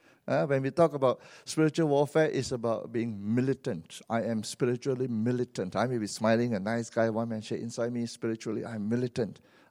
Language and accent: English; Malaysia; Wherever I go, because I'm Malaysian, you see.